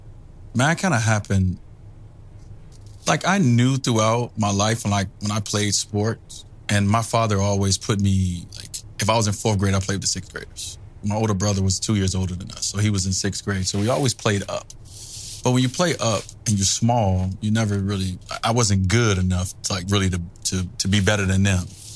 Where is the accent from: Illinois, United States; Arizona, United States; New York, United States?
Illinois, United States; Chicago; And that was because I grew up in Chicago.